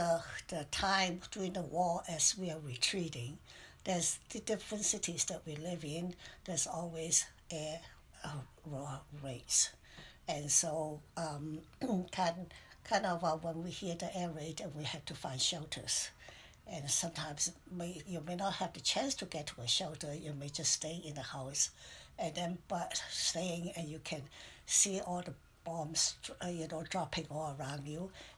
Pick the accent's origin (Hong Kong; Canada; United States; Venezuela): Hong Kong; born there; I was born in China, Hong Kong.